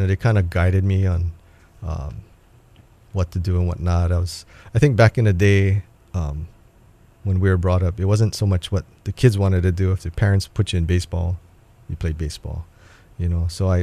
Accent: Kaneohe, Hawaii, United States; I grew up in Kaneohe.

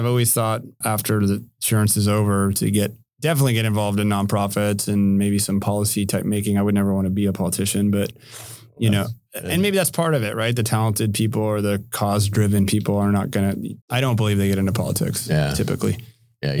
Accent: San Francisco, California, United States; now in San Diego, United States; I was born and raised in San Francisco.

